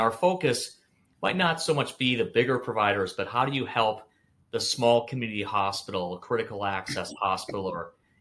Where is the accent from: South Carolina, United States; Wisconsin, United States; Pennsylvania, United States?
Wisconsin, United States; Waukesha; I was born and raised in Waukesha, Wisconsin, so a medium-sized suburb west of Milwaukee, and then went to school, University of Wisconsin, Madison, studied business